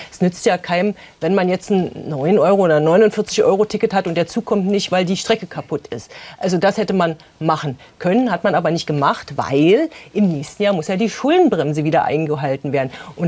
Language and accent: German; Berlin, Germany; das merke ich als Berlinerin nicht.